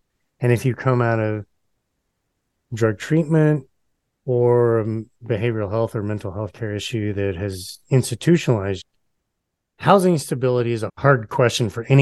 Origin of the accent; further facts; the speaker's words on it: Texas, United States; I'm from Texas originally, and Texas has a big population and a punitive criminal justice system.